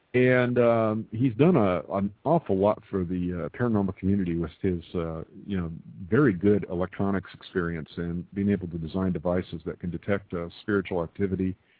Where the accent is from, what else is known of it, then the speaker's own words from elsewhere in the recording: Southwest, United States; I'm from the Southwest myself, my friend.